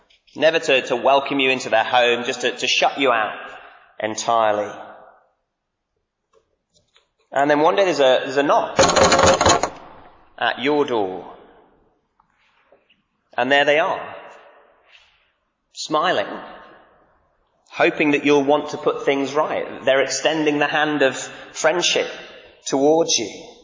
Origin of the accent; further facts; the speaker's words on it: Manchester, North West England, United Kingdom; Now, I'm from Manchester, we'd never heard of bivouacking.